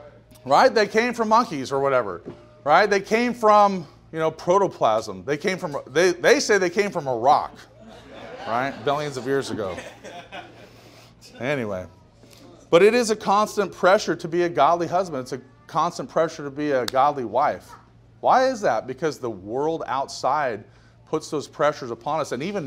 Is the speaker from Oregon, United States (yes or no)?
yes; Portland, Oregon, United States; So I'm from Portland, and so Portland turns out a lot of liberals.